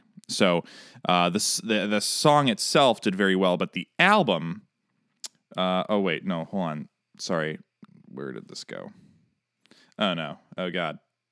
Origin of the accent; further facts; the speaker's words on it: Chicago, Illinois, United States; The song, for me being a Chicagoan, subjectively is a 5.